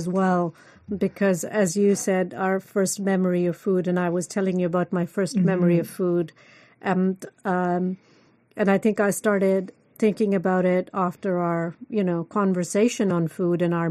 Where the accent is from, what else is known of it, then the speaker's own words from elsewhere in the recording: India; born there; because I was born in India, and most of our food was vegetarian.